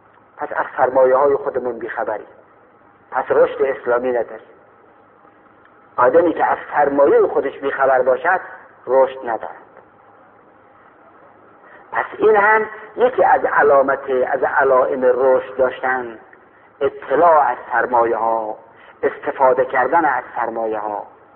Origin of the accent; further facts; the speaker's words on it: Khorasan, Iran; من خودم که اهل خراسان هستم و اهل اون منطقه هستن